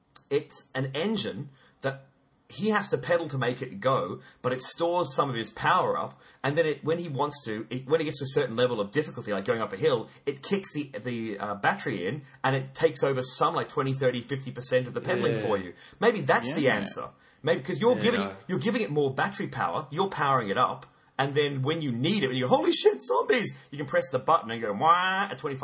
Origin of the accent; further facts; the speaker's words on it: Australia; But all you'd have to do is on your winged keel, which, yeah, being Australian, I demand was on my boat.